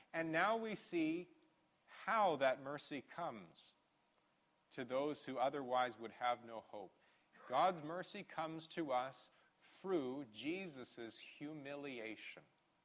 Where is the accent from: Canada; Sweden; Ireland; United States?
Ireland; Being Irish, I probably come from a family who offered human sacrifice